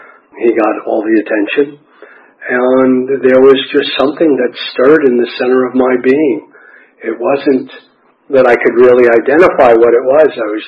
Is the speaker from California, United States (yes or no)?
no; Madison, Wisconsin, United States; born there; I was born in Madison, Wisconsin.